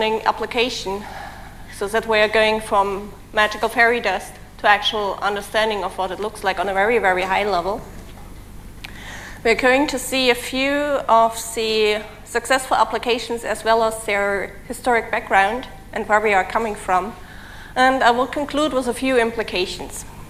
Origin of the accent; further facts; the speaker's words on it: Berlin, Germany; English is a second language; Apart from that, I come from Berlin.